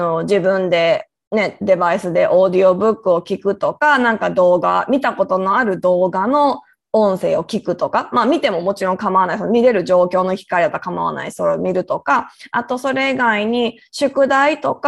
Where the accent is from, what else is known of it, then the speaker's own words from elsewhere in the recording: Kansai, Japan; もう私は一応生粋の関西人だけれども